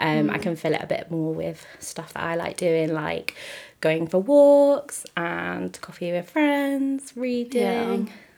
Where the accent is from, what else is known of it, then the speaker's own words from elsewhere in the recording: London, United Kingdom; So I grew up just outside of London by Heathrow Airport.